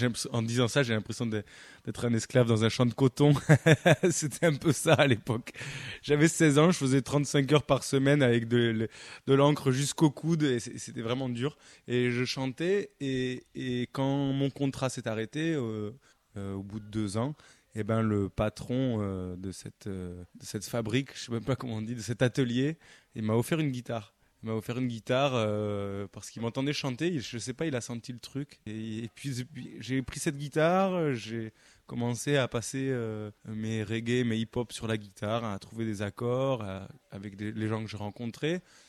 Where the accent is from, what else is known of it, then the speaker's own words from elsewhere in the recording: Toulouse, Occitanie, France; J'étais assez turbulent quand j'étais jeune à Toulouse.